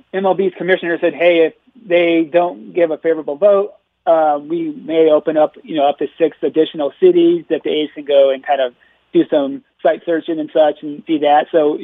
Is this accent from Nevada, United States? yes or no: yes; Las Vegas, Nevada, United States; just because we're from Vegas.